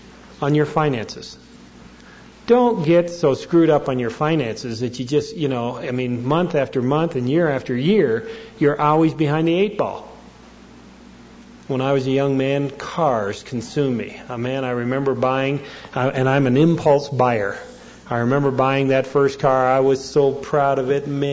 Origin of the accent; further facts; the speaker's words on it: Canada; When I decided to be a professional hockey player, I grew up in Canada.